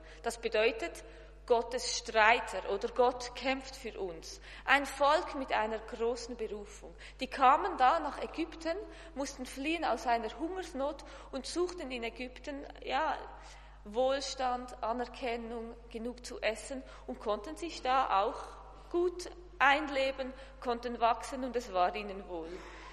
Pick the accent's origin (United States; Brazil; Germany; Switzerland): Switzerland; Ich bin aus der Schweiz und ich bin gestern schon gekommen.